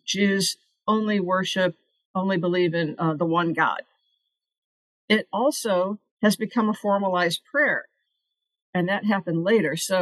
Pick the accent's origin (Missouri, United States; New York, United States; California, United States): Missouri, United States; St. Louis; And actually, I grew up in St. Louis. Never thought I would end up moving back here, but they say people who grew up in St. Louis end up moving back.